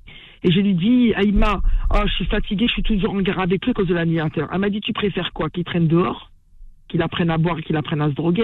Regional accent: La Courneuve, Île-de-France, France; J'ai grandi à la Courneuve, oui.

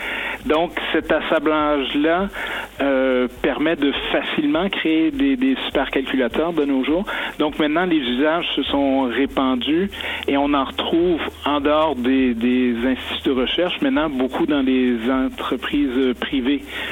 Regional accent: Montreal, Quebec, Canada; accent: Quebec; Même un fort accent, donc je suis originaire de la région de Montréal.

